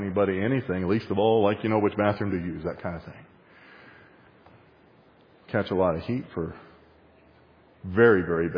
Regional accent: Texas, United States; I was raised in Texas, and in Texas, we're nice and polite.

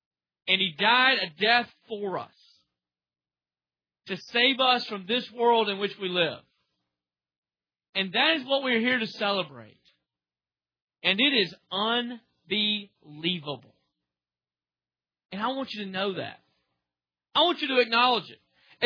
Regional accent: Oklahoma, United States; Do I believe it just because I'm from Oklahoma?

